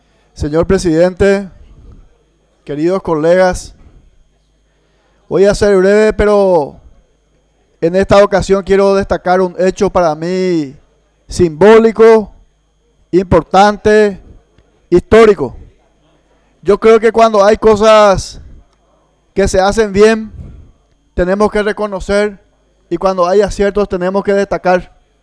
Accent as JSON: {"language": "Spanish", "country": "Paraguay", "said": "Lo hago como opositor, lo hago como paraguayo"}